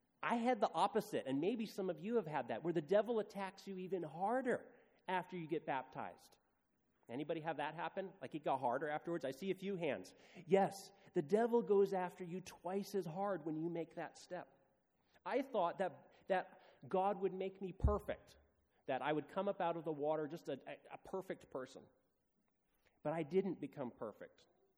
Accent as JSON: {"language": "English", "town": "Seattle", "region": "Washington", "country": "United States", "tie": "born there", "said": "I was born in Seattle, and my parents started taking me to Sabbath school when I was just a tiny tot."}